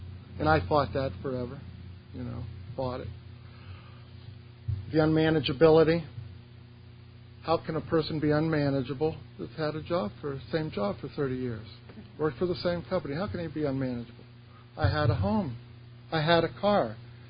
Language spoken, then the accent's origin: English; Ohio, United States; You know, because I'm from Ohio.